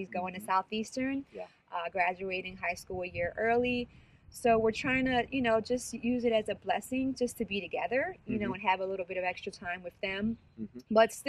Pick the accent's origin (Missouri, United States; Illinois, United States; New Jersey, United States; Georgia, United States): New Jersey, United States; Camden; I'm inner city, born and raised in Camden, New Jersey.